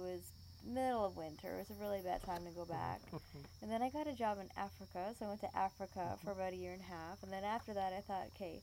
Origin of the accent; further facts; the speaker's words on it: Ontario, Canada; I'm originally from Ontario. I grew up there for most of my life